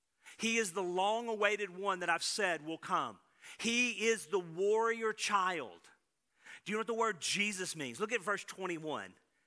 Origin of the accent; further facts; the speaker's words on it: Greenville, Texas, United States; born there; I was born in Greenville, Texas. We were on a prairie land. There were no rivers. There were no lakes.